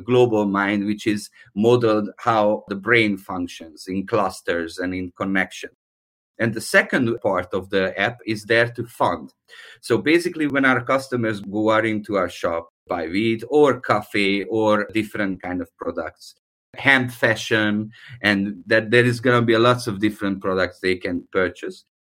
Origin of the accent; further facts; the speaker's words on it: Budapest, Hungary; English is a second language; So I'm from Budapest, Hungary.